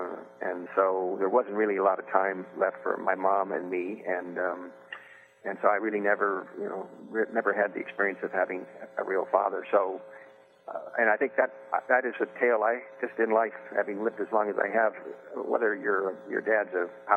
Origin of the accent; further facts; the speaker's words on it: Beverly Hills, California, United States; think you've been delivered to Beverly Hills to be the son, only child of two movie stars, I thought I was sent from Central Casting to play the role of a son.